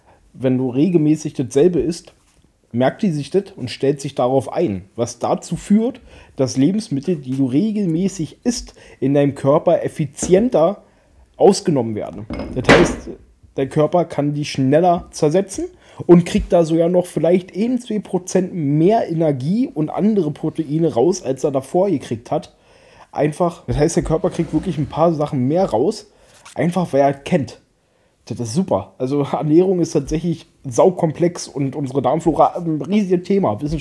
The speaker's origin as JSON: {"language": "German", "country": "Germany", "said": "Ey, zum Glück komme ich aus Deutschland."}